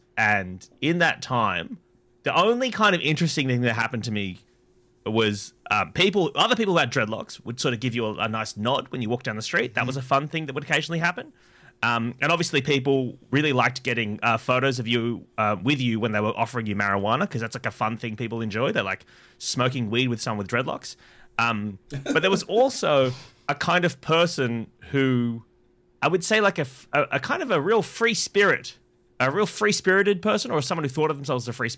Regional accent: Illawong, New South Wales, Australia; I'm a Chinese kid growing up in Illawong.

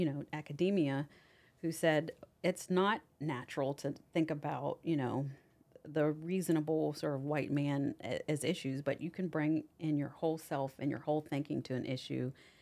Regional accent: Pennsylvania, United States; I came all the way from Washington County, Pennsylvania, to Washington, D.C.

